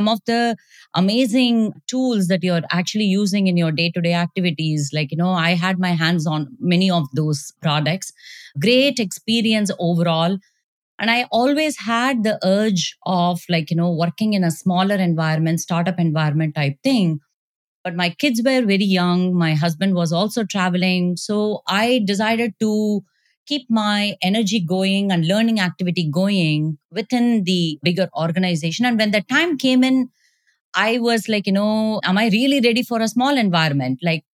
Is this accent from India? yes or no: yes; India; moved away as an adult; now in United States; So I grew up in India. I grew up in a joint family that gives a lot of character building of who I am right now.